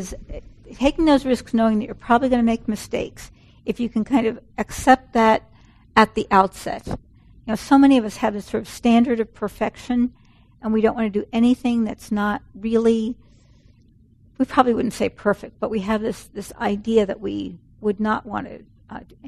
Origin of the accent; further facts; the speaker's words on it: New York City, New York, United States; When I grew up in the Bronx, and I would hear this phrase, that store person is going to jip you.